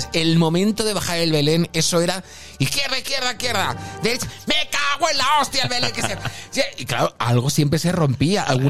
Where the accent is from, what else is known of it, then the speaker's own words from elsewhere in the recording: Catalonia, Spain; En mi tierra tenemos el caganer